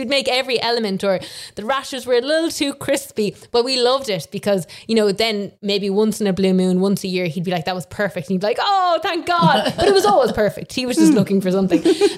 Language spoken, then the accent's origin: English; Munster, Ireland; I grew up in Tipperary, and it was the middle of nowhere. And to give that reference, we only got Wi-Fi like a year and a half, 2 years ago down there. It's quite deep in the valley.